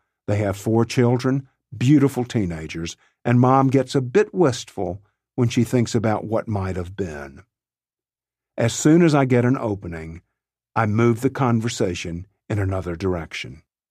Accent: Dyersburg, Tennessee, United States; My mother inherited the family farm near Dyersburg, Tennessee, my hometown.

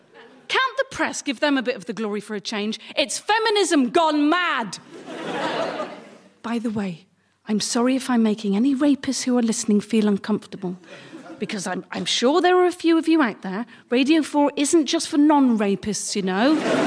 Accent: Gloucester, South West England, United Kingdom; we were driving around my hometown of Gloucester, and Dad was pointing out like all the landmarks and places of interest.

